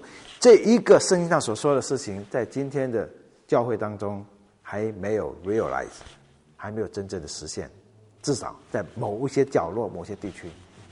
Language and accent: Chinese; Taiwan; 我们从台湾来